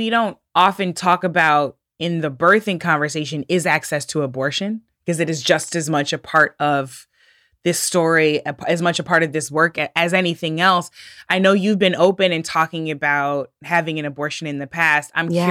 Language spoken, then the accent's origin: English; Missouri, United States; Like, I was closing in on 30, and I grew up in St. Louis County, not far from Ferguson.